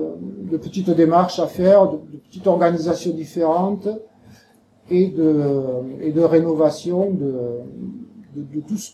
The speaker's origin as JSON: {"language": "French", "town": "Conques", "region": "Occitanie", "country": "France", "said": "Moi, je viens de la commune de Conques."}